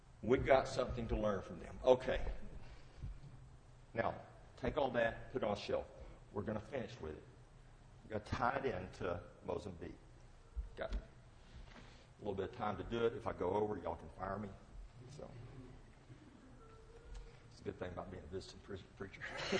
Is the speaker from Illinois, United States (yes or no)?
no; Alabama, United States; where I was raised in North Alabama, in the mountainside, not the farm side, we were hillbillies, Jeff, so we're over the Lookout Mountain area.